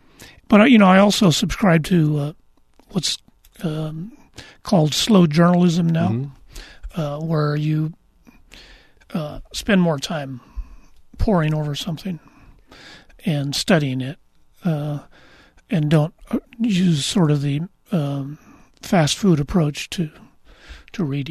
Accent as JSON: {"language": "English", "town": "Kirby", "region": "Oregon", "country": "United States", "tie": "born or raised there", "said": "As a kid growing up in Kirby, Kirby's halfway between Grants Pass and the state line, we didn't have a television, and my dad was an avid reader, so I became an avid reader."}